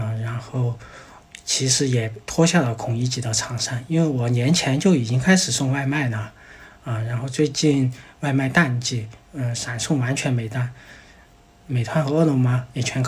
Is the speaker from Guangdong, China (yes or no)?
no; Qingchengshan, Sichuan, China; 今天下午看见我老家青城山还在招出家道士